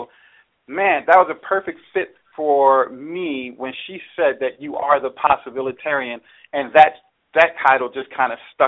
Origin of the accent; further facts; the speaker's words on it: New York City, New York, United States; Growing up in the Bronx, New York City, where I was the murder capital of the world, growing up to a single parent